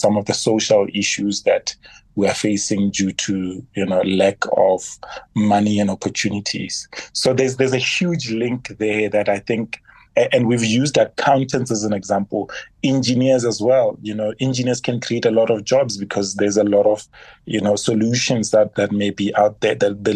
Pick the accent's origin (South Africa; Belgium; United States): South Africa; And it exposed us as South African accountants, for example.